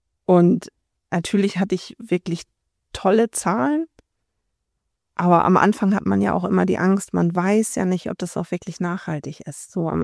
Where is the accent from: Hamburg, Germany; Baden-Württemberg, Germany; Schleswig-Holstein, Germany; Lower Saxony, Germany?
Schleswig-Holstein, Germany; Risum; ich komme auch aus Nordfriesland. Ich komme aus Riesum, bin eigentlich dann nur ein Dorf weitergekommen.